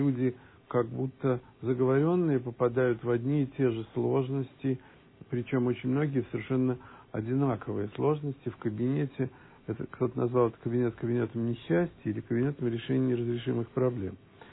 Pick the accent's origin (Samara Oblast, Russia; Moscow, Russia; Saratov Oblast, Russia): Samara Oblast, Russia; Samara; мы из Самары, мы здесь вдвоем